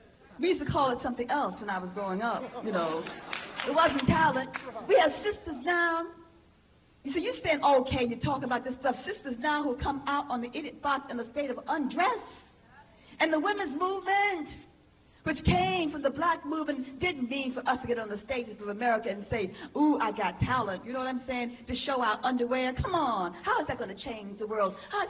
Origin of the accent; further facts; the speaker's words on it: Harlem, New York, United States; we saw plenty of people before Malcolm growing up in Harlem, I did.